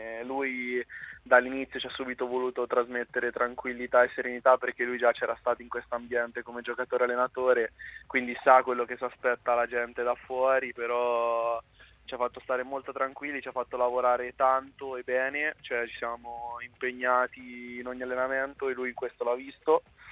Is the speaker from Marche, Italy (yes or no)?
yes; Ancona, Marche, Italy; lo dico da anconetano